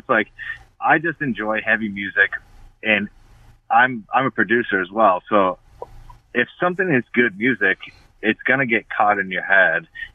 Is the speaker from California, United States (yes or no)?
no; Florida, United States; I love the Eulogy stuff, because I grew up in Florida